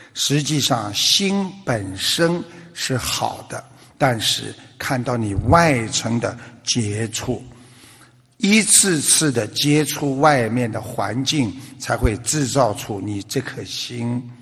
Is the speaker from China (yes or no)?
no; Australia; 旧金山呢，是一个旅游胜地，世界著名的金门大桥和我们澳大利亚的悉尼大桥呢一样